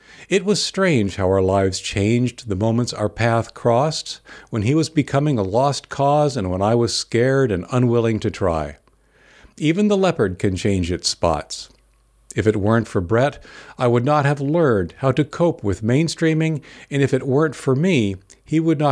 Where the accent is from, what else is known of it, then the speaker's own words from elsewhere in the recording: Belleville, Illinois, United States; it was determined that I had to be mainstreamed into a hearing school in my hometown of Belleville, Illinois.